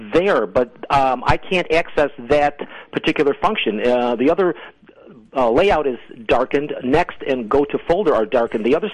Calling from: Rochester, New York, United States; The city of Rochester.

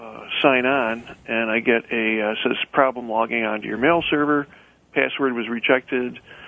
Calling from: Rochester, New York, United States; City of Rochester.

